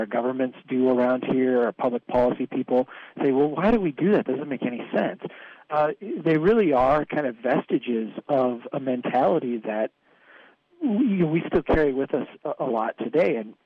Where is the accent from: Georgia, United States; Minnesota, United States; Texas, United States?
Minnesota, United States; Baxter; we grew up on a farm in Baxter. It was a farm that was homesteaded by my great-great-great-grandfather. And my cousins lived up the road, on a road actually called … because that was where all